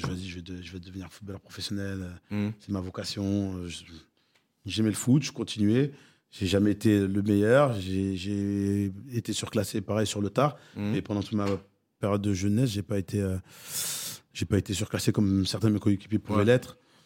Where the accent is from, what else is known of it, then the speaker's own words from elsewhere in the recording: Bordeaux, Nouvelle-Aquitaine, France; pour moi, en tant que Bordelais